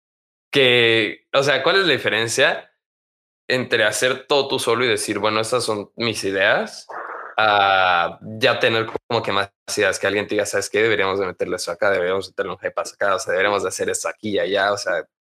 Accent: Mexico; nosotros somos los mexicanos que hacemos las cosas que hacen en México

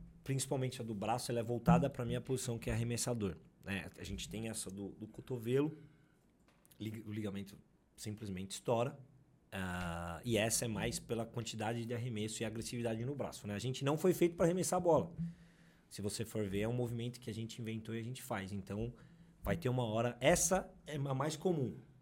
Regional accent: Atibaia, São Paulo, Brazil; Sou de Atibaia, nascido e criado aqui, sempre voltei pra cá, adoro voltar.

